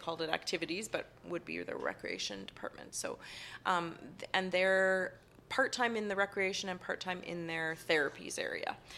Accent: Saskatchewan, Canada; Because my summer jobs were in my hometown, working in their nursing home.

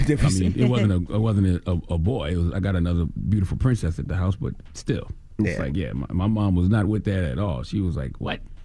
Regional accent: Moss Corner, South Carolina, United States; Because I'm from South Carolina, of course, Moss Corner, South Carolina. And growing up, the Braves games used to always play on TBS and TNT.

